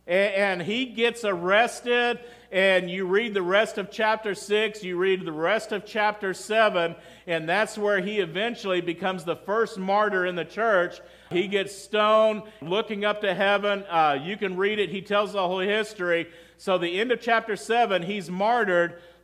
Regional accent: Texas, United States; I think most of you know I'm a Texas boy. I grew up in West Texas. That's where I'm from.

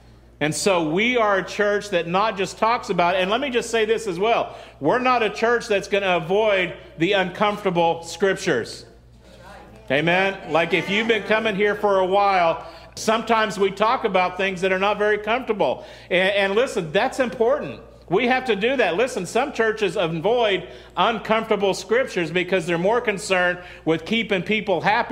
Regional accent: Texas, United States; now in California, United States; we came from Central Texas, and how many of you know that's a very conservative area there?

